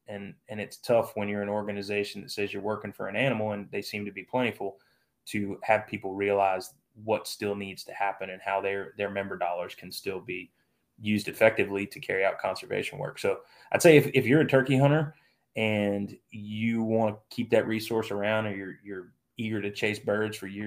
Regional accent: Delaware, United States; I grew up in Delaware, so not really a state that's known for bustling populations of turkeys

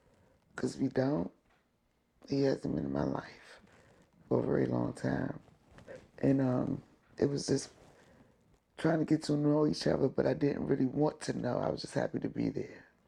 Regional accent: Long Island, New York, United States; I'm originally from Long Island, hadn't been here in years.

